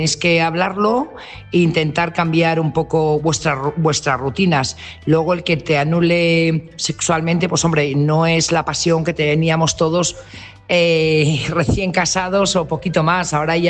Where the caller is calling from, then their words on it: Burgos, Castile and León, Spain; corresponsal de Burgos.